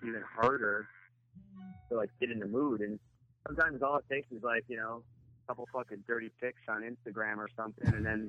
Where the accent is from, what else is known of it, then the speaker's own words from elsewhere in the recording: Chicago, Illinois, United States; No, I'm from Chicago. I'm from the suburbs of Chicago.